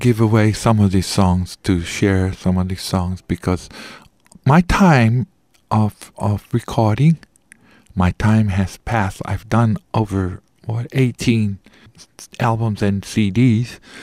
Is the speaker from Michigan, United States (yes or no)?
no; Hawaii, United States; But I am Hawaiian, and I love the songs that I sing.